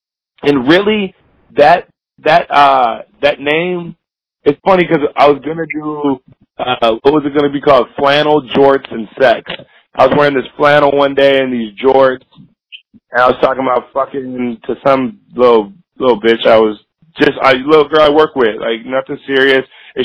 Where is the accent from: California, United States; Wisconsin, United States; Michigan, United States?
Wisconsin, United States; Milwaukee; I'm from Milwaukee. I've been drinking this shit since I was 16